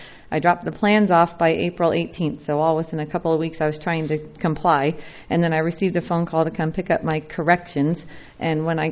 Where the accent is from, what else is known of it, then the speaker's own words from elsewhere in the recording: Atascadero, California, United States; from Atascadero